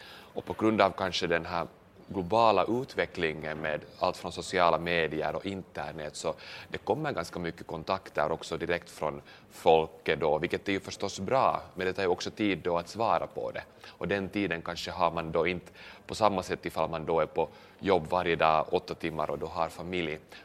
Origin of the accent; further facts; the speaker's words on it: Ingå, Uusimaa, Finland; kommer att inleva då min riksdagsvalskampanj då på min hemort i Ingå då nu inkommande lördag.